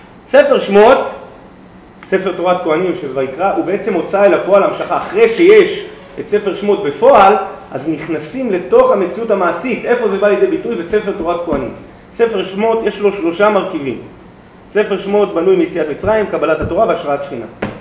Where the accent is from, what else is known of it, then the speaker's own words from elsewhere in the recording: Herzliya, Tel Aviv District, Israel; אני זוכר בילדותי, אני גדלתי בהרצליה